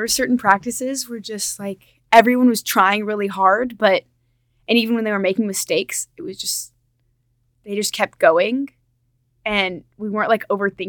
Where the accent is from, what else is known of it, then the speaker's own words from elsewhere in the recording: Midland, Texas, United States; I'm from Midland, Texas.